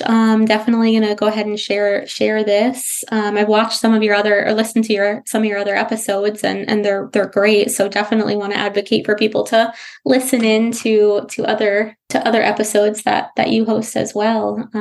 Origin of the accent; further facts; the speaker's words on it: New York, United States; So again, I'm from New York. Snapple facts are a really big thing up there.